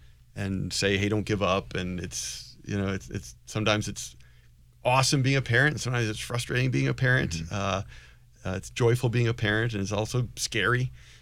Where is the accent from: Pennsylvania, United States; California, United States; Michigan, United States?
Michigan, United States; Detroit; It was a former porn theater in the city of Detroit, where I'm from the Detroit area